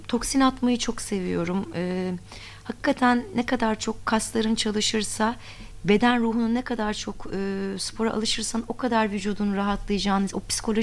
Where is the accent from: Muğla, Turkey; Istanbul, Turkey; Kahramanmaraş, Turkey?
Muğla, Turkey; Bodrum; Ve daha sonra Bodrum'da büyüdüm ben. Bodrum'un merkezinde büyüdüm.